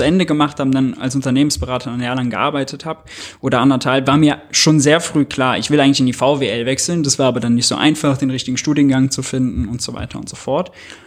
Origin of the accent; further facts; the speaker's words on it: Mönchengladbach, North Rhine-Westphalia, Germany; moved away as an adult; now in Berlin, Germany; Ja, ich wohne jetzt zwar in Berlin, bin aber aufgewachsen und geboren in Mönchengladbach in NRW.